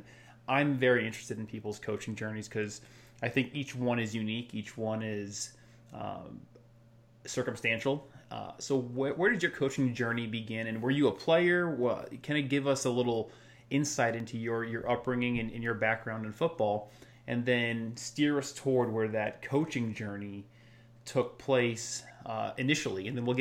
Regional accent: United States; And for me as an American, I can understand them.

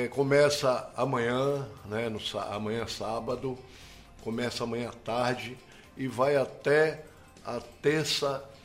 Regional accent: Uruçuca, Bahia, Brazil; Minha terra amada.

